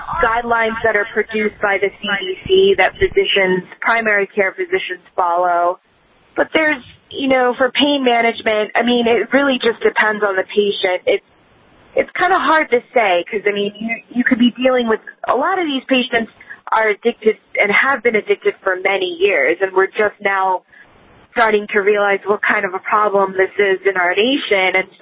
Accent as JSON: {"language": "English", "region": "Maryland", "country": "United States", "tie": "born or raised there", "said": "There's, even in my state, my home state of Maryland, where it is legal for medicinal purposes"}